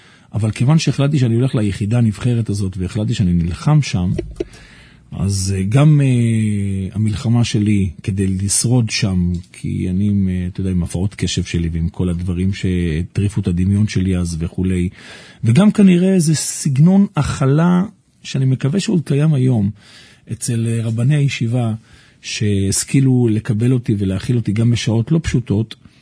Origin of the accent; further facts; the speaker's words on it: Bnei Brak, Tel Aviv District, Israel; אני יליד בני ברק, גרתי בבני ברק כל חיי.